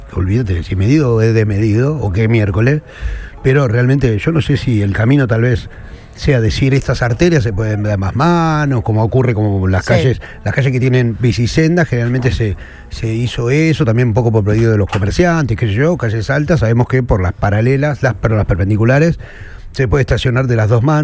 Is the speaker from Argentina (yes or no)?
yes; Rosario, Santa Fe, Argentina; Soy un rosarino acomplejado con muchos años de bronca